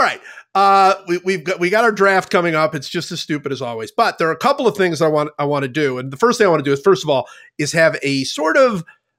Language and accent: English; Cleveland, Ohio, United States; And I said, well, I grew up in Cleveland.